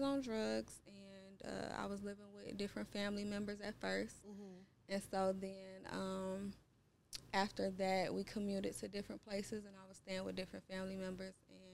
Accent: Chicago, Illinois, United States; I grew up on the South Side of Chicago. My life was not all glitter and gold.

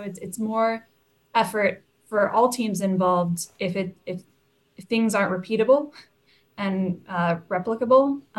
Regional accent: Pacific Northwest, United States; also born or lived in California; I grew up in the Pacific Northwest and lived in California

